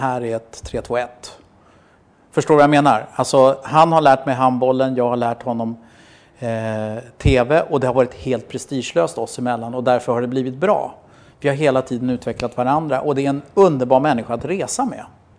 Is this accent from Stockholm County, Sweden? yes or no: yes; Rågsved, Stockholm County, Sweden; jag är ju uppvuxen i Rågsved. Jag har gått på Hammarby-matcher sedan jag var 12 år.